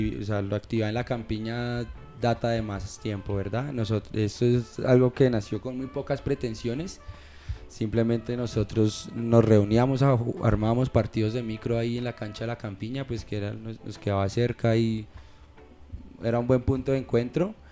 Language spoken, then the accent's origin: Spanish; Pereira, Risaralda, Colombia; now in Bogotá, Colombia; mi familia y yo somos de Pereira. Más o menos en esa época llegamos a Bogotá y directo a la localidad de Suba.